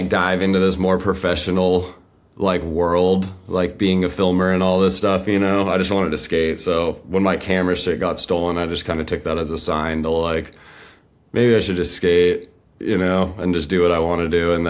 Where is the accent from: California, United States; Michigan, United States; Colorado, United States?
California, United States; Irvine; moved away as an adult; now in San Diego, United States; I'm from Irvine, California, and I lived there till I was 18, and then moved down to San Diego, and I've lived in San Diego ever since.